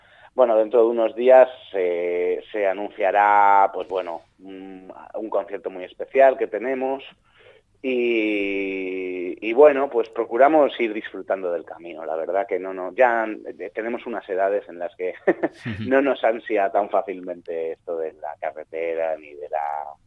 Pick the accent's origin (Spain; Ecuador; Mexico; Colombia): Mexico; O sea, por ejemplo, venimos de México y es muy diferente.